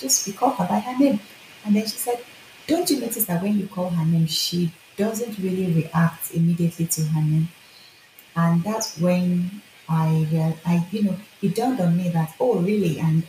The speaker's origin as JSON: {"language": "English", "country": "Nigeria", "lives_now": "Finland", "said": "I am Nigerian, but I have lived in Finland for 8 years"}